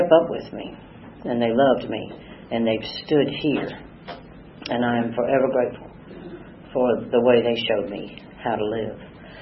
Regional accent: East Point, Georgia, United States; also born or lived in Atlanta; I am from Atlanta. I grew up in East Point. My daddy ran the motor pool at Fort McPherson.

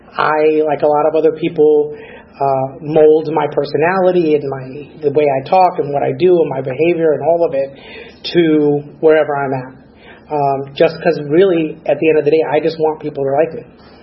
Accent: Orlando, Florida, United States; my family and myself, we immigrated here to the United States, Orlando, back in like the 80s, and I grew up there in Orlando

